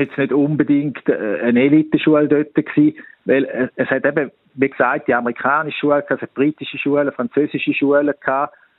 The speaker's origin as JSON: {"language": "German", "country": "Switzerland", "said": "bei uns in der Schweiz"}